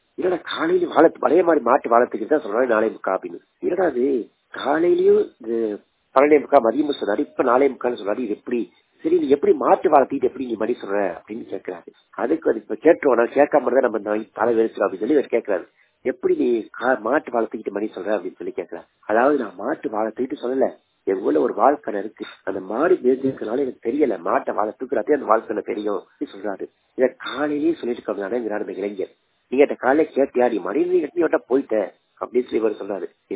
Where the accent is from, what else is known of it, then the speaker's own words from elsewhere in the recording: India; என் சொந்த ஊர் வந்து உடல்நல மாவட்டம் இருந்தரை என்ற கிராமம்.